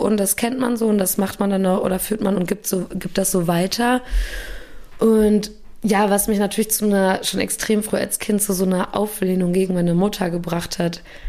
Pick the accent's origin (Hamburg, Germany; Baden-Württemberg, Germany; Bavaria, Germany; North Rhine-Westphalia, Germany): North Rhine-Westphalia, Germany; Gelsenkirchen; born there; ich bin in Gelsenkirchen geboren, also unweit von Köln quasi.